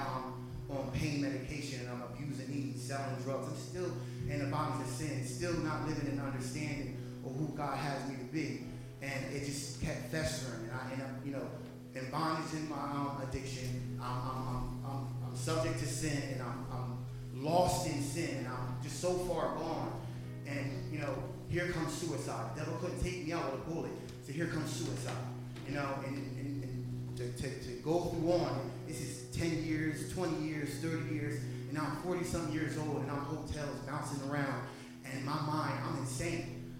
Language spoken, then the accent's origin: English; New Jersey, United States; I'm from New Jersey. I'm 45 years old, and I started drinking when I was 16.